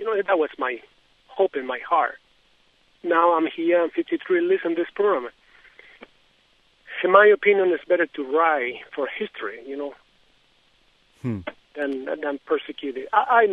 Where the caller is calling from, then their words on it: Virginia, United States; Hi, I'm calling from Virginia.